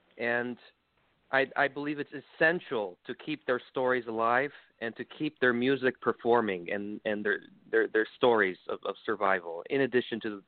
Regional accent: Canada; born there; moved away; I was born in Canada and have lived out of Canada now for over 20 years. So I guess one leg of me is still Canadian and the other is kind of international.

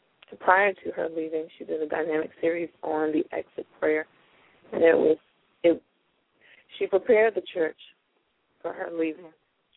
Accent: Havre de Grace, Maryland, United States; I was born and raised in Harry Grace, Maryland.

